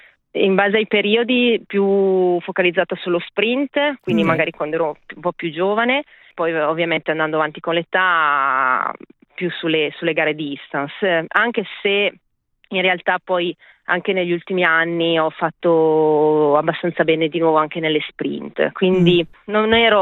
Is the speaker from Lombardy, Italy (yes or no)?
no; Aosta Valley, Italy; visto che io sono valdostana